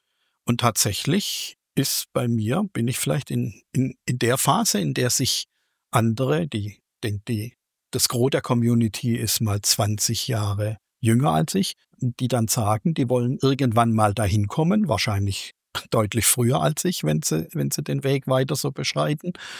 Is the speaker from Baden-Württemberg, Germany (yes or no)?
yes; Baden-Württemberg, Germany; moved away as an adult; also born or lived in Mannheim / Limburgerhof; stamme ich ursprünglich aus Schwaben, in der Nähe von Stuttgart und bin mit 18 Jahren in eine Ausbildung zur BASF gegangen und bin also dann in der Pfalz gelandet, im Raum Mannheim-Ludwigshafen.